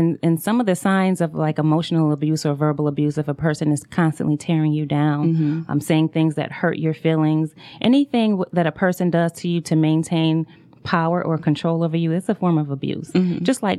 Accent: Buffalo, New York, United States; now in Atlanta, United States; Actually, I'm originally from Buffalo, New York. I've been living in Atlanta since 1998.

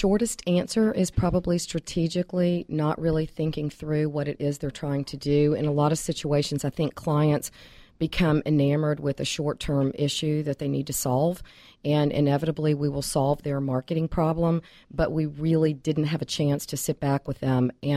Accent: Tennessee, United States; I am originally from Tennessee, but have been loving Georgia for about 18 years

